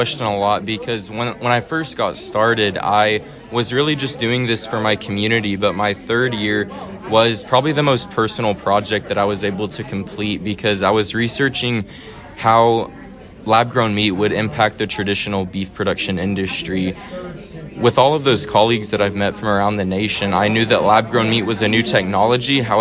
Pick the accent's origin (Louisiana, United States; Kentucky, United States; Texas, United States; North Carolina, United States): Texas, United States; Stephenville; I come from Stephenville, Texas, a part of the Stephenville FFA chapter